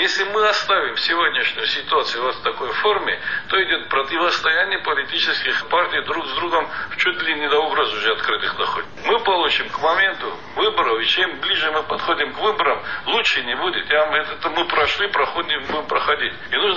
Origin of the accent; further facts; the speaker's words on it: North Ossetia–Alania, Russia; Я осетин вырос там, живу там.